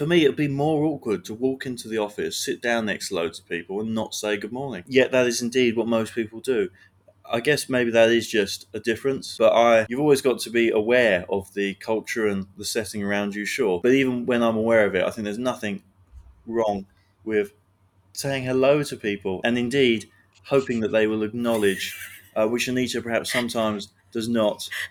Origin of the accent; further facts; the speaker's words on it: London, United Kingdom; moved away as an adult; now in Singapore; I'm 27 years old and I'm from London in the UK. And I'm currently sitting here in Singapore, where a place that I moved to last year. So I've been working in Singapore for just over 1 year.